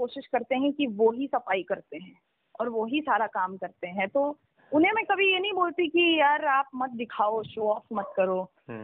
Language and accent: Hindi; Himachal Pradesh, India; हाँ हिमाचल से हूँ तो ठीक है लोग बोलते हैं अच्छा आप लोकल हैं